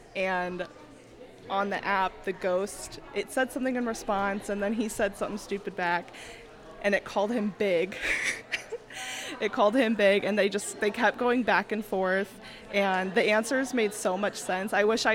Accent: Missouri, United States; I'm from Missouri.

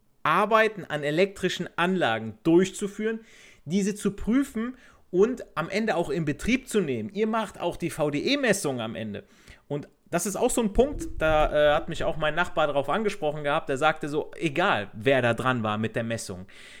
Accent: Italy; now in Germany; genauso wie ich, ja, ich bin Italiener

